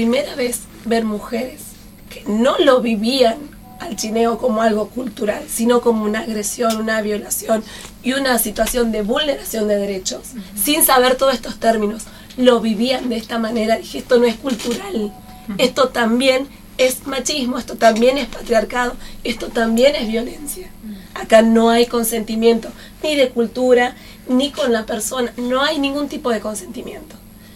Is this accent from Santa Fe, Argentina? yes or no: no; Salta, Argentina; Yo soy de Salta Capital.